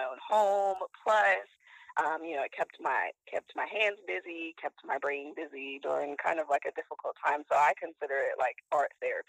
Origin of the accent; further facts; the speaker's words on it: Maryland, United States; I'm from the Eastern Shore of Maryland, and I am a wife and a mama.